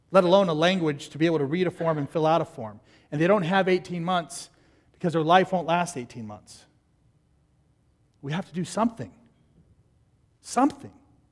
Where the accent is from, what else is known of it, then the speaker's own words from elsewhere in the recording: United States; born there; any more than I can help that I was born in America.